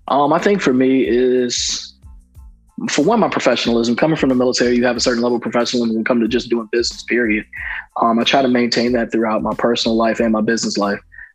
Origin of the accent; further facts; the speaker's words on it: Georgia, United States; also born or lived in Chicago; Even though I'm from Georgia, I went to high school in Chicago and I adapted to Chi-Town culture.